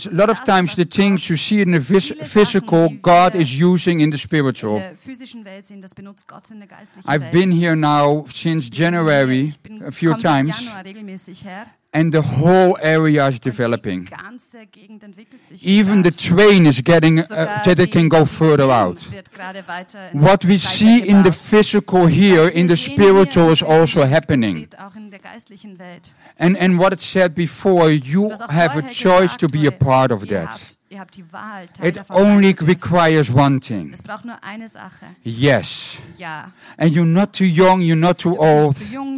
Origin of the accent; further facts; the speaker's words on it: Denmark; I'm coming from Denmark, the land of Lego.